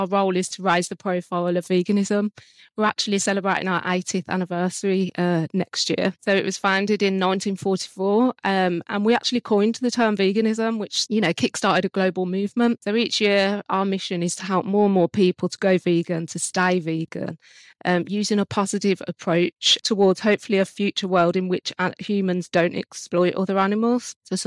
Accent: Birmingham, West Midlands, United Kingdom; now in Hinckley, United Kingdom; we're actually based in Birmingham in the UK, which is where I'm from. I currently live in Hinckley, though, in Leicestershire. So it's not far, but yeah, still Midlands.

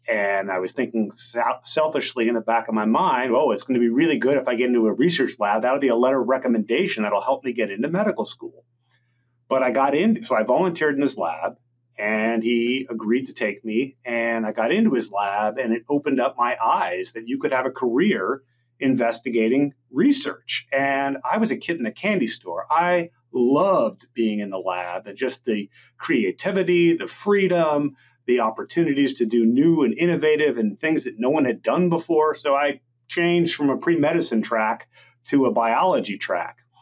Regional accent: Los Angeles, California, United States; I grew up in Los Angeles in a very urban area with almost no exposure to agriculture

